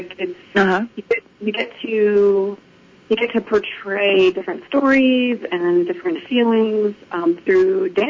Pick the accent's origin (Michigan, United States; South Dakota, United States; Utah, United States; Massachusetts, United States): Utah, United States; Salt Lake City; I'm from Salt Lake City, Utah. and I love the mountains there.